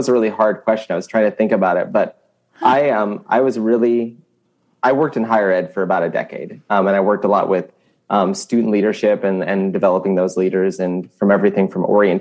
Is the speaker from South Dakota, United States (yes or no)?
yes; Sioux Falls, South Dakota, United States; I'm from Sioux Falls, South Dakota.